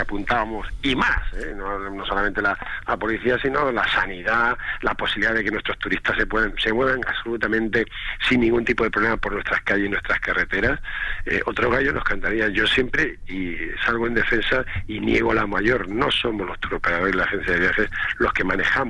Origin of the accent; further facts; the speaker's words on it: Canary Islands, Spain; yo soy canario, me siento muy orgulloso de ser canario, y soy agente de viaje y represento a turoperadores.